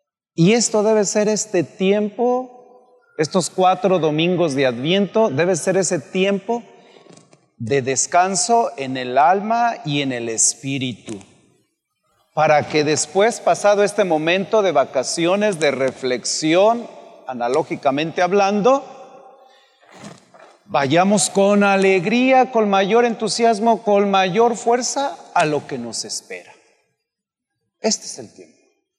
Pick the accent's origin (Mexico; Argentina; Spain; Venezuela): Mexico; Guanajuato; No se crea, soy de Guanajuato, no la traigo contra ellos